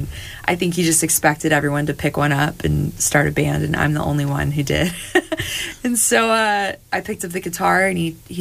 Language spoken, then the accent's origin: English; Fredericksburg, Virginia, United States; I grew up in Virginia. I was born right outside of Washington, D.C., and then I spent the rest of my childhood about 45 minutes south of there in a place called Fredericksburg.